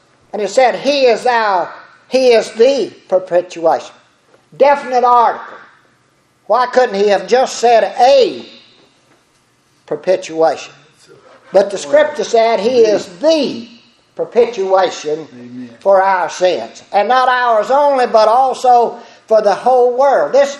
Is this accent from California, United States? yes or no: no; Patrick County, Virginia, United States; Up in Patrick County, where I was raised in Virginia. I hadn't been to Tar Heel all my life, but where I was raised in Patrick County.